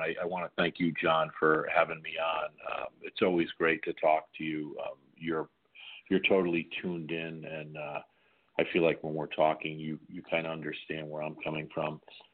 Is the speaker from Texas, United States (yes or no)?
no; Hartford, Connecticut, United States; And I do have a gig in Hartford, Connecticut, my hometown